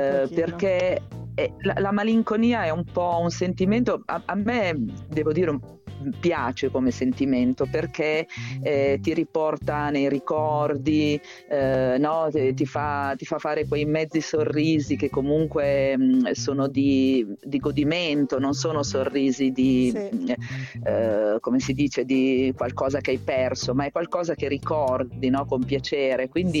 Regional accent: Emilia-Romagna, Italy; born there; io sono nata in Emilia Romagna, no? Tra le vigne

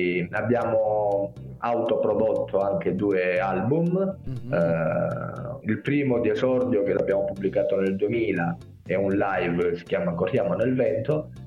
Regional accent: San Giovanni in Fiore, Calabria, Italy; noi siamo da San Giovanni in Fiore, in provincia di Cosenza, in Calabria. Mm-hmm. Siamo nati nel 1995.

